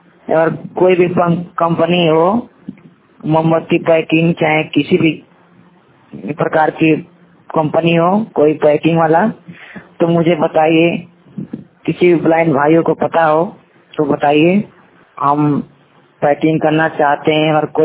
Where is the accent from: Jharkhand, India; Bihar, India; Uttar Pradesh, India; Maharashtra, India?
Uttar Pradesh, India; Ballia; मैं बलिया डिस्ट्रिक्ट से हूँ